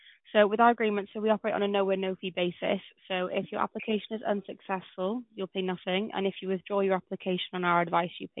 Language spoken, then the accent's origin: English; Wales, United Kingdom; I'm Welsh, I am.